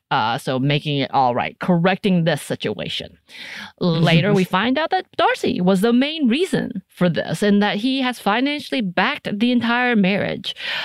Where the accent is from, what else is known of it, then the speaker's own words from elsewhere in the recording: Georgia, United States; And also, by the way, this is how I refer to town when I was growing up in North Georgia, because it was far away from my house.